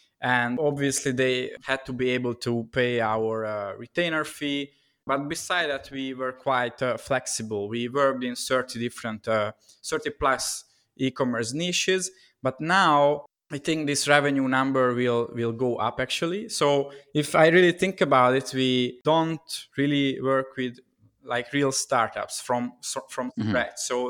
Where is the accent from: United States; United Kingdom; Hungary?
Hungary; Budapest; English is a second language; So I'm originally from Hungary, Budapest. And during COVID times, I'm here at my home city.